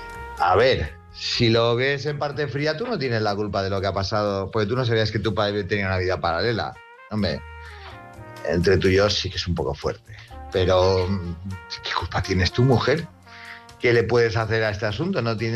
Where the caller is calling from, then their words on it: Palma de Mallorca, Balearic Islands, Spain; de aquí de Palma de Mallorca